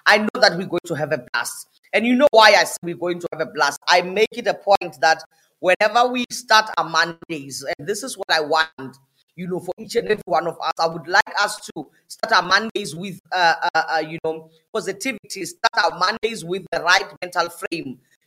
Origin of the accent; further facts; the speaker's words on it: Polokwane, Limpopo, South Africa; I'm in Polokwane, guys. I reside in Polokwane, those of you who don't know, but this is my hometown, and I'm a proud resident of Polokwane.